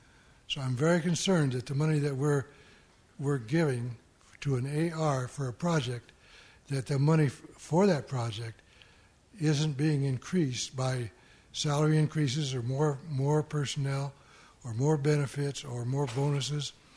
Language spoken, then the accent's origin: English; Colorado, United States; from Colorado, and I'm a retired businessman